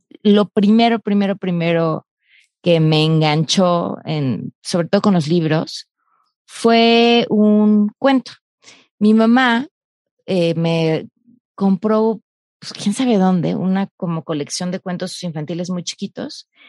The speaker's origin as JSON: {"language": "Spanish", "region": "Mexico City", "country": "Mexico", "tie": "born or raised there", "said": "En la Ciudad de México, de aquí, de toda mi vida, chilanga."}